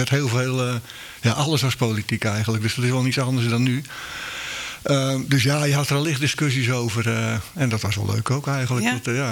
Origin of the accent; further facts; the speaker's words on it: Brandwijk, South Holland, Netherlands; born there; Ik ben in Brandwijk geboren.